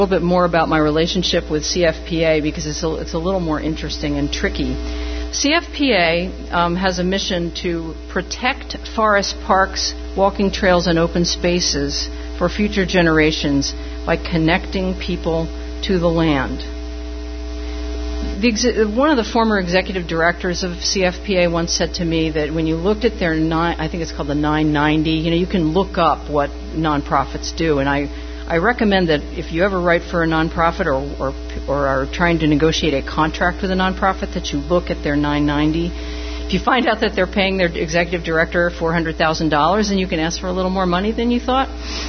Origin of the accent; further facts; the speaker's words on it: New Jersey, United States; also born or lived in Philadelphia; now in Deep River, United States; I live in a town called Deep River, population 4,500. About equidistant between Boston and New York. I grew up in New Jersey. I was born in Philadelphia.